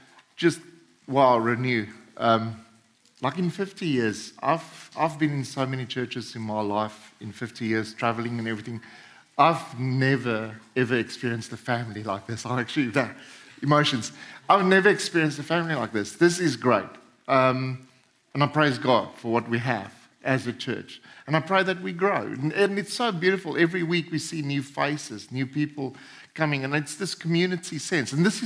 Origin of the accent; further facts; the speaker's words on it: Boksburg, Gauteng, South Africa; also born or lived in Springs; I was born in, if anyone's from South Africa, I was born in Springs, okay. I grew up in Boksburg.